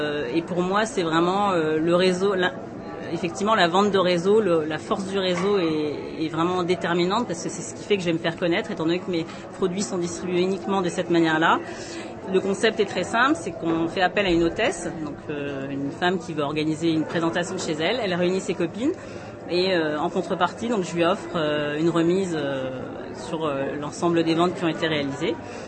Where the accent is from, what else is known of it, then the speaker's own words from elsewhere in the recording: France; also born or lived in London; c'est vrai que venant de Londres et en tant que Française